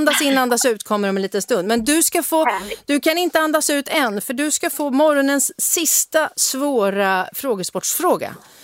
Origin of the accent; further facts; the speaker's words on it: Örebro, Örebro County, Sweden; Jo, jag är född i Örebro.